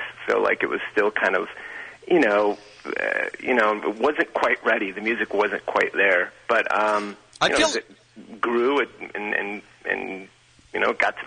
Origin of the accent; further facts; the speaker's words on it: Chicago, Illinois, United States; Listen, I grew up in Chicago, and I definitely have vivid memories of, Comiskey Park